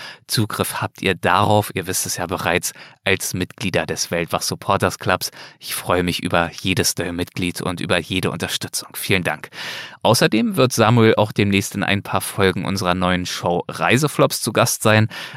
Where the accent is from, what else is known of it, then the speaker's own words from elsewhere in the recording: Berlin, Germany; In deiner Heimat und auch in meiner alten Heimat, ja.